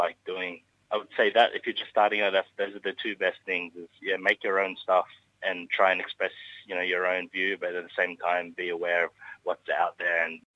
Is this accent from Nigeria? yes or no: no; Philippines; as a Filipino